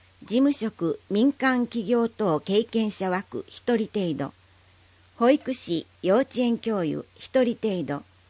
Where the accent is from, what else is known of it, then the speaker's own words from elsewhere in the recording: Yawatahama, Ehime, Japan; 生まれ育った八幡浜の役に立てると思い、志望しました。